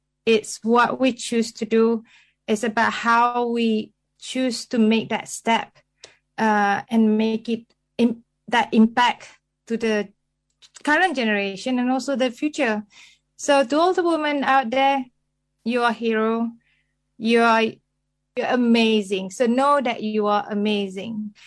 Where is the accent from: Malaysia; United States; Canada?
Malaysia; Penang; and I'm from Penang, Malaysia.